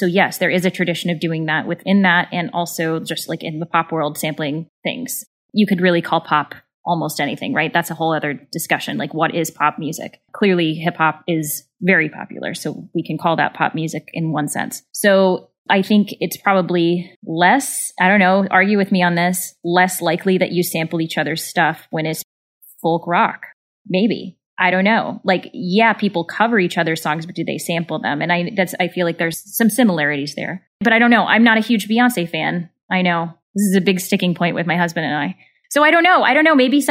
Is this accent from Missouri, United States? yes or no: yes; Missouri, United States; I grew up in I grew up in Southern Missouri. There was folk/folk country music all around me.